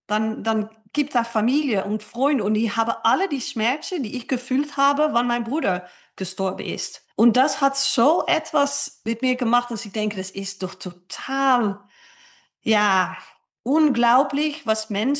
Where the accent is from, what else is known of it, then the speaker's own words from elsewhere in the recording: Netherlands; Ich komme aus den Niederlanden